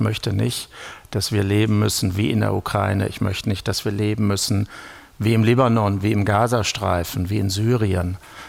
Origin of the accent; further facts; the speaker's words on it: North Rhine-Westphalia, Germany; Ich komme aus dem Münsterland